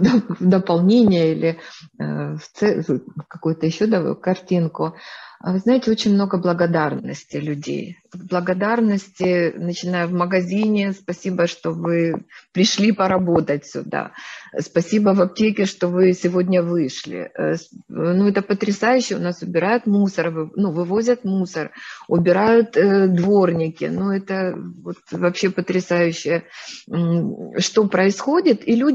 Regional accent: Ukraine; такая гордость за то, что я украинец

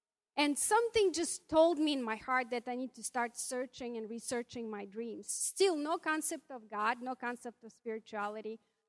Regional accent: Ukraine; I grew up in Soviet Russia, or Soviet Union, in Ukraine.

